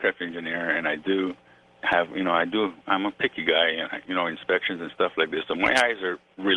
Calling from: Toronto, Ontario, Canada; I'm calling from Canada, Toronto, actually.

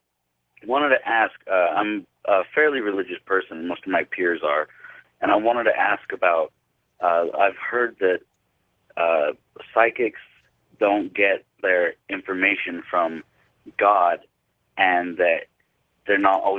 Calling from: Price, Utah, United States; I'm calling from Price, Utah.

